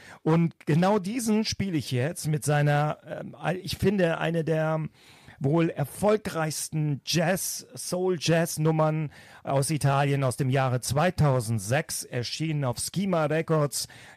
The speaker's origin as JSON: {"language": "German", "town": "Frankfurt am Main", "region": "Hesse", "country": "Germany", "lives_now": "Düsseldorf, Germany", "said": "Aber ich bin dann in Düsseldorf gelandet. Und ursprünglich komme ich ja aus Francoforte, Frankfurt am Main. Also bin Frankfurter Bub"}